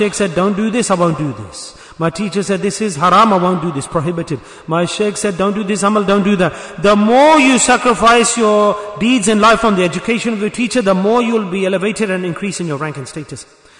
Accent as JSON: {"language": "English", "town": "Manchester", "region": "North West England", "country": "United Kingdom", "said": "I live in England. I'm from Manchester."}